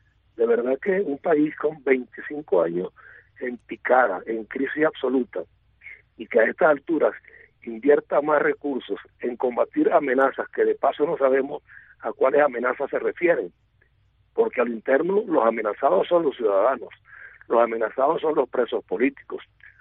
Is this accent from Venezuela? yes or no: yes; Venezuela; como venezolano